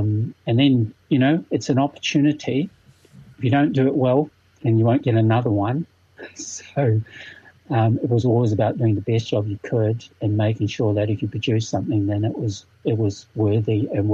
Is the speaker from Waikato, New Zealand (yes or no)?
no; Auckland, New Zealand; I was from Mount Roskill, Tongan, Cook Island German boy going to Auckland Grammar.